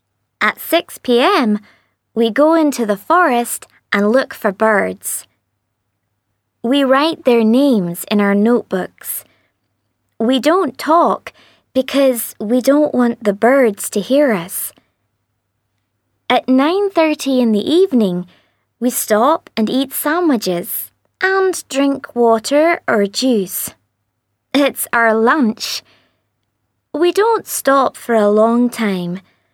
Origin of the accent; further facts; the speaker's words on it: Scotland, United Kingdom; now in Brazil; I'm from Scotland. But I'm not in Scotland now. I'm in Brazil